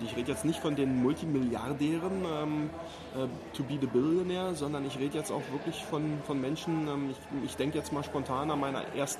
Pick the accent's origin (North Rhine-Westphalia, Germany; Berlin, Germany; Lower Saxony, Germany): Berlin, Germany; Ich bin in Berlin groß geworden als, heute würdest du sagen, als so ein Straßenkind.